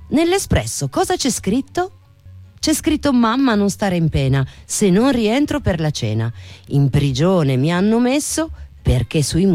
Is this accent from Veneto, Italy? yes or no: no; Bologna, Emilia-Romagna, Italy; born there; Io alle elementari sono nata a Bologna.